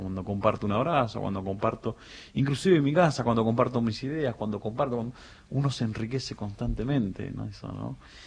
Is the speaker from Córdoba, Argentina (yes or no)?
no; Bajo Boulogne, Buenos Aires, Argentina; el Bajo Bulón, que es donde yo vivo, claro. de donde yo vengo